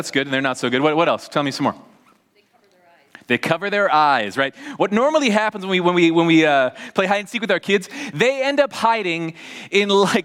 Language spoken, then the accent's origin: English; Duluth, Minnesota, United States; I grew up in Duluth, and we lived in Duluth. My wife and I lived in Duluth until we had our oldest daughter, who's going to be 16 next month. And so we've lived in the cities for over 15 years now.